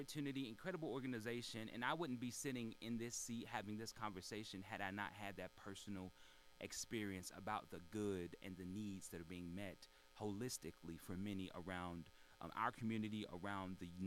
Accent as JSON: {"language": "English", "town": "St. Louis", "region": "Missouri", "country": "United States", "tie": "born or raised there", "said": "I'm from St. Louis, born and raised."}